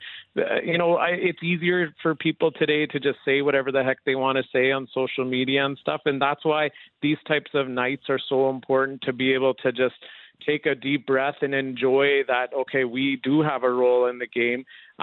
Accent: Alberta, Canada; Like, I grew up in Southern Alberta.

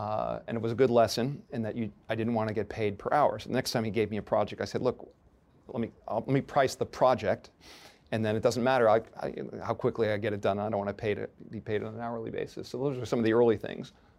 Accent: Chappaqua, New York, United States; I grew up in Chappaqua, New York.

